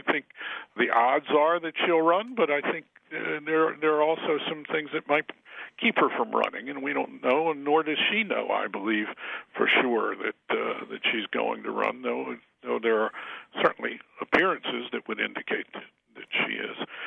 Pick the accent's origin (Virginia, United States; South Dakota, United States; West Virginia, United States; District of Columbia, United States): District of Columbia, United States; Washington; born there; When I was born in Washington, it was still a Jim Crow town. I went to segregated public schools in the capital of the United States